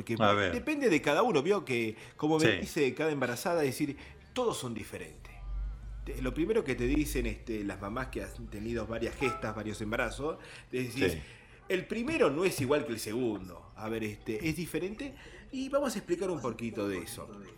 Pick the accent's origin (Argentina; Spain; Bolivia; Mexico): Argentina; como argentinos